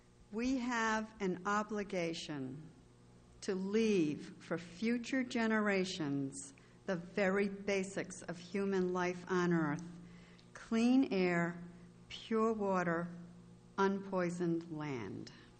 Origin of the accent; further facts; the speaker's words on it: Massachusetts, United States; also born or lived in Rhode Island; I grew up in Massachusetts, moved to nearby Rhode Island, and made my living there for the next 30 years as a staff accountant.